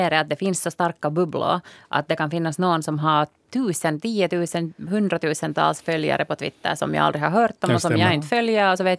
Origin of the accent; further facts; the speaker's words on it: Helsinki, Uusimaa, Finland; Inte tycker vi ju någon om honom, för vi kommer från Helsingfors